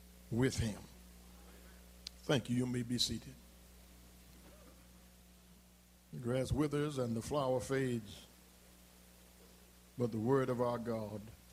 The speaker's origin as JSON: {"language": "English", "region": "Louisiana", "country": "United States", "tie": "born or raised there", "said": "gunned down on the streets of the capital city of my home state in Louisiana."}